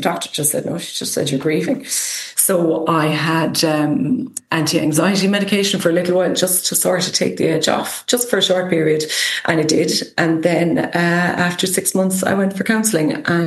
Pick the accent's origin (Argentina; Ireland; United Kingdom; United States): Ireland; Kilfinane, Munster; he was big into the local history of the town where I'm from Kilfinnan